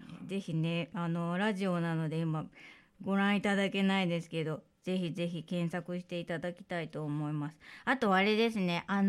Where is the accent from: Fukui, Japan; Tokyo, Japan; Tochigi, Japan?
Tokyo, Japan; Fuchu; 私も府中出身、府中で生まれ育ったんですけど、私の時代はまだ美術館がなかったので、